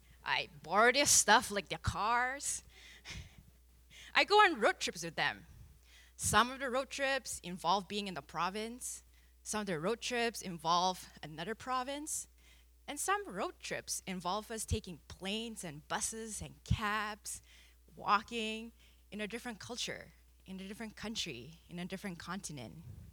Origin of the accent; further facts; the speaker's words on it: Malaysia; now in Canada; I am Malaysian Chinese, born and raised in Malaysia. I'm bicultural, and I've lived in Canada for 11 years, and it's still counting.